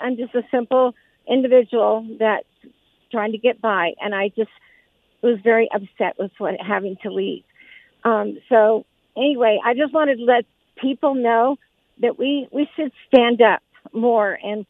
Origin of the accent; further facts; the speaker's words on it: Carson City, Nevada, United States; I was born and raised here in Carson City, and my kids wanted to see all of our playground